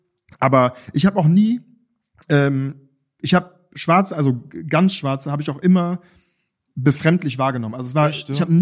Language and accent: German; Düsseldorf, North Rhine-Westphalia, Germany; In Düsseldorf, ja.